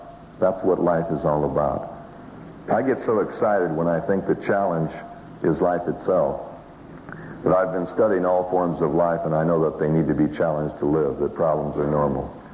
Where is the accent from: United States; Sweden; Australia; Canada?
United States; San Diego, California; I look at Adelaide and it reminds me of San Diego, my hometown.